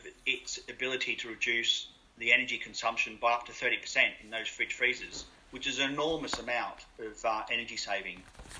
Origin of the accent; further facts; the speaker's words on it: Australia; moved away as an adult; now in United Kingdom; I started as a young engineer with Toyota in Australia, my home country. I moved to the UK in 1988 originally.